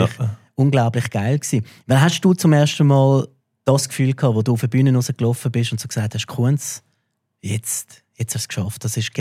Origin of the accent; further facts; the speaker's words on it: Switzerland; Und deswegen sind wir Schweizer auch so brillant.